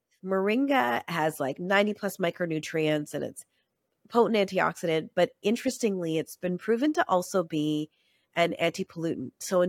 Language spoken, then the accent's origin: English; South India, India; I'm South Indian from, you know, Catholic.